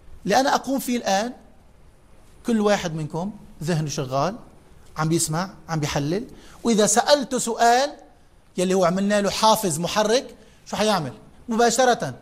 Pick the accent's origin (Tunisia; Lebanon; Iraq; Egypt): Lebanon; كلمة بنت بالثقافة عندنا في لبنان البنت تقال لمن هي دون 12 سنة ونزول